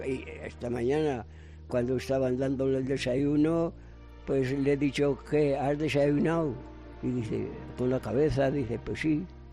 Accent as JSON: {"language": "Spanish", "town": "Ágreda", "region": "Castile and León", "country": "Spain", "said": "De la provincia de Soria, de Ágreda."}